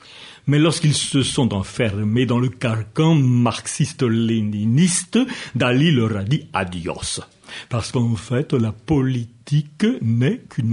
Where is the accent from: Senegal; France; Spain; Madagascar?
Spain; Je suis monarchiste, catholique romain, parce que je suis espagnol, né dans cette Espagne d'où je tiens ma légitimité.